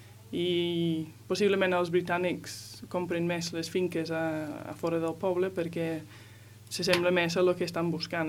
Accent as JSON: {"language": "Catalan", "region": "the north of England", "country": "United Kingdom", "second_language": "Catalan", "lives_now": "Spain", "said": "jo me'n recordo que tornava de l'escola a les 3 i mitja de la tarda ja era de nit, perquè sóc del nord d'Anglaterra"}